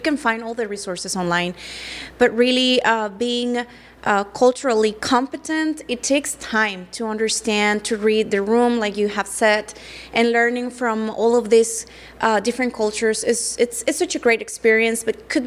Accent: Mexico; now in United States; I was born and raised in Mexico, and coming to the States

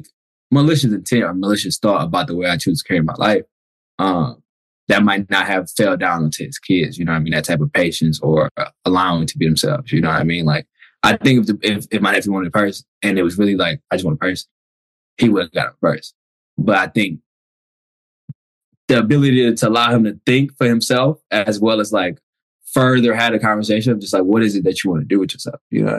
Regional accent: Detroit, Michigan, United States; I'm from Detroit, Michigan. I'm from Joy Road in Detroit.

